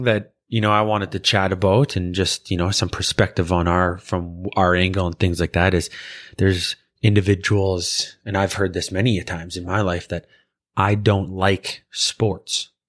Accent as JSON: {"language": "English", "country": "Canada", "said": "It's still kind of weird as a Canadian to me that you'd say that you don't like it"}